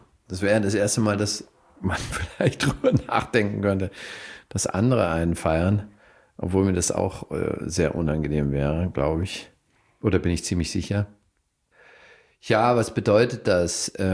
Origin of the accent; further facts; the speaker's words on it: Bavaria, Germany; komme ich ja aus Bayern oder bin zumindest in Bayern aufgewachsen